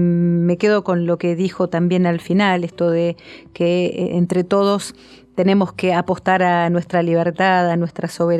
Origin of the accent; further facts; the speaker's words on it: Tucumán, Argentina; como tucumano, el aspecto culinario también es vital